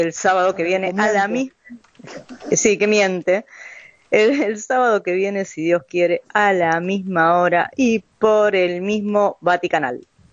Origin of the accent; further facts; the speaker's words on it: Argentina; Con todo respeto voy a decir esto, siendo argentina